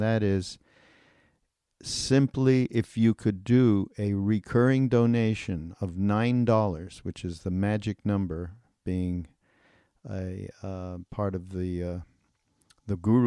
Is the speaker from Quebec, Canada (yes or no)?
yes; Montreal, Quebec, Canada; actually from my hometown in Montreal.